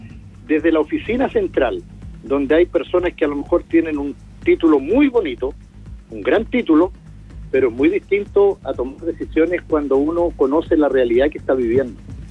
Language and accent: Spanish; Chile; si todos somos chilenos, ¿por qué tenemos que estar buscando medidas de represión para solucionar problemas?